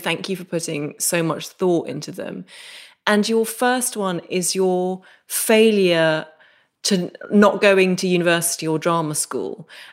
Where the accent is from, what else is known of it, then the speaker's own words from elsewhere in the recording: Derry, Northern Ireland, United Kingdom; I grew up just outside Derry, which obviously you can tell from my accent.